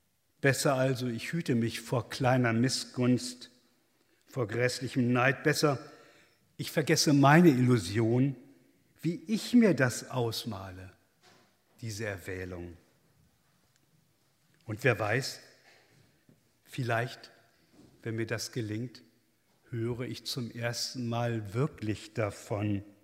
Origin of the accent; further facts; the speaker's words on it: Germany; ich komme aus Good Old Germany und bin einer der diesjährigen Austauschstudenten aus Deutschland.